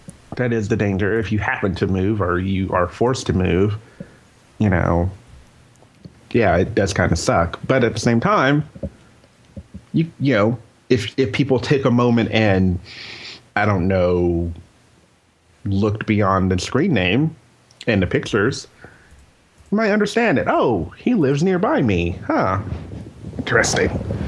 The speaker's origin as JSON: {"language": "English", "region": "Kentucky", "country": "United States", "lives_now": "Ohio, United States", "said": "I'm from Kentucky. I was in college. I'm a guy."}